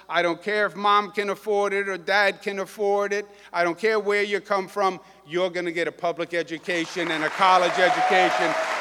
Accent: New York, United States; I happen to think, as a New Yorker, that immigration has been a great strength for this nation and a great strength for this state.

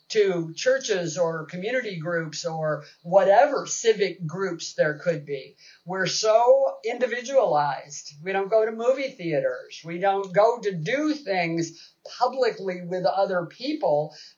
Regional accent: Seattle, Washington, United States; I was raised in Seattle by her brother, who was passing as white.

